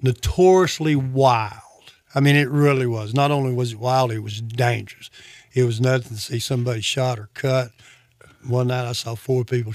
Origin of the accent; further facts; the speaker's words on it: Roxton, Texas, United States; I was born and reared down in northeast Texas, a little town called Roxton. It's about 110 miles northeast of Dallas.